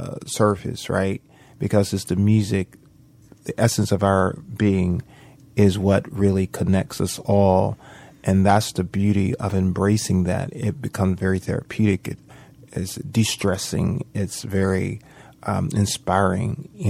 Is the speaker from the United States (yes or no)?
yes; Manchester, Georgia, United States; coming up in the southern cities of Georgia, born and raised in Manchester, but, you know, often in LaGrange and Warm Springs and all those little small towns.